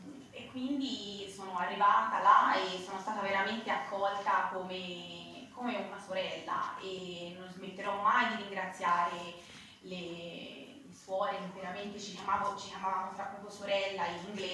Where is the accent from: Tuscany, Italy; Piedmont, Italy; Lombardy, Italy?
Tuscany, Italy; Io sono toscana, sto a Empoli, provincia di Firenze